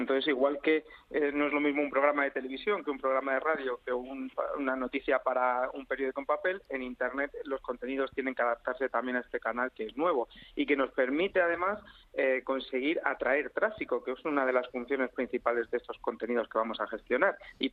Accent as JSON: {"language": "Spanish", "town": "Almería", "region": "Andalusia", "country": "Spain", "tie": "born there", "said": "en un periódico provincial, en mi provincia, yo nací en Almería, y en el periódico de Almería empecé en papel"}